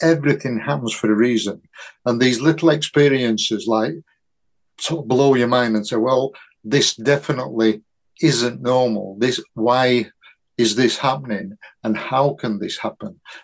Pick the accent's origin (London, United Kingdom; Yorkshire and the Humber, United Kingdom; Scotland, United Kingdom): Yorkshire and the Humber, United Kingdom; this is all my opinion, but I'm a Yorkshireman, so I think I'm right.